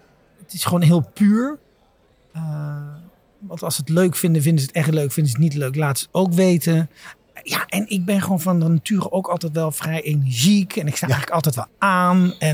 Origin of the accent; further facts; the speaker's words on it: North Brabant, Netherlands; ik ben een Brabander.